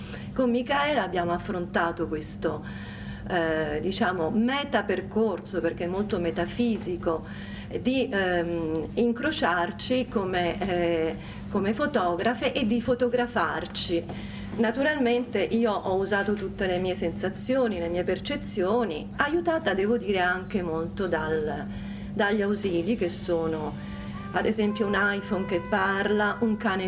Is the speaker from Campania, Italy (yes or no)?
no; Rome, Lazio, Italy; io sono di Roma, si sentirà